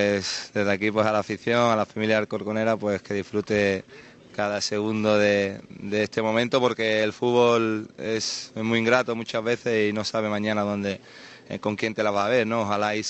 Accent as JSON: {"language": "Spanish", "town": "Chiclana", "region": "Andalusia", "country": "Spain", "said": "Soy de Chiclana."}